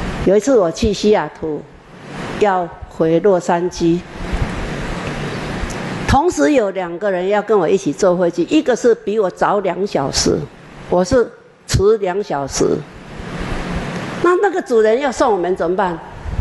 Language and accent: Chinese; China; 有很多外省人写信给我，我虽然是从大陆来的，你讲经我可以听懂六成七成八成